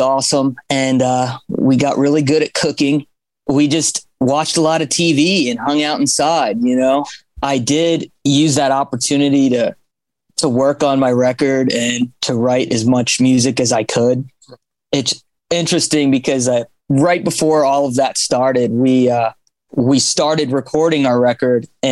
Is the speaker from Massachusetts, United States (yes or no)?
no; Baltimore, Maryland, United States; I'm from Baltimore originally. Okay. My father was in the Army and the Air Force, so I moved around a lot, but I always came home to Baltimore. This was my home base and where my family's from.